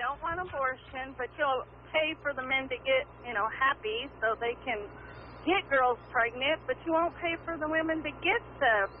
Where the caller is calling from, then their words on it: Rolla, Missouri, United States; I'm calling from Rolla.